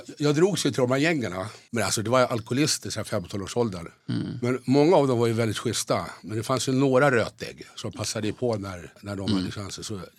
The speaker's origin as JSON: {"language": "Swedish", "town": "Uppsala", "region": "Uppsala County", "country": "Sweden", "tie": "born there", "said": "Jag är född i Uppsala på 50-talet. Jag är 65 år nu, så jag födde 1959."}